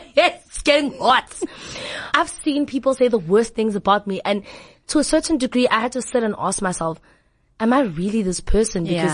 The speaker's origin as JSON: {"language": "English", "region": "Gauteng", "country": "South Africa", "tie": "born or raised there", "said": "I'm from the East Rand, guys, born and bred in Spread View."}